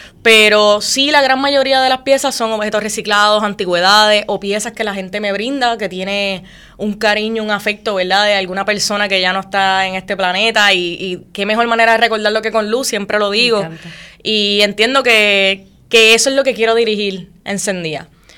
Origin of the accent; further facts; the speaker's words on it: Las Piedras, Puerto Rico; now in Naguabo, Puerto Rico; Hace poquito me mudé para Naguabo. Soy nativa de Las Piedras, pero estoy ahí cerquita todavía.